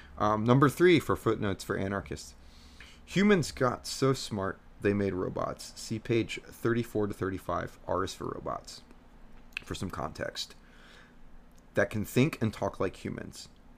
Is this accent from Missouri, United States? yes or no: no; Ohio, United States; I'm from Southwest Ohio, sorry.